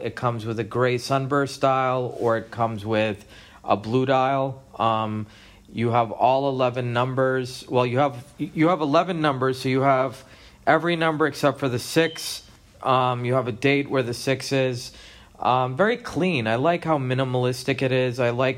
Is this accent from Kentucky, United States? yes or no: no; Boston, Massachusetts, United States; now in Las Vegas, United States; I'm from the East Coast. I'm from Boston originally.